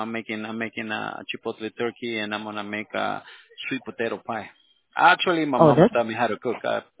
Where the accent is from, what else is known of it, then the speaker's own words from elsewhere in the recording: California, United States; I'm from California, and I got a Southern girl for a wife.